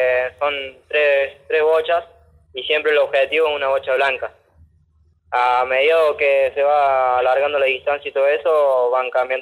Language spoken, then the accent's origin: Spanish; Esquina, Córdoba, Argentina; Yo soy de Esquina, un pueblito a 35 kilómetros de Colonia Carolla.